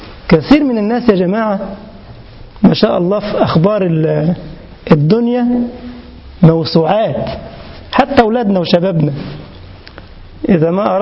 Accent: Egypt; عندنا في مصر مثلا تقال لمن اتصف بالعلم، او لكبير سن له الوقار والاحترام.

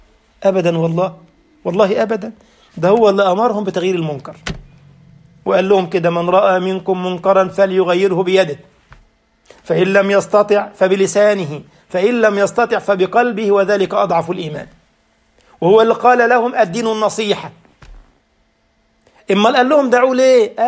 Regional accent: Egypt; وأنا من مصر

